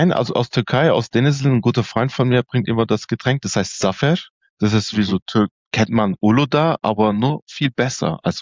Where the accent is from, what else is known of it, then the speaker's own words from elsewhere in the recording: Stuttgart, Baden-Württemberg, Germany; Ansonsten bin ich in Stuttgart geboren und aufgewachsen. Ich sage immer, ich bin ein türkischer Schwab.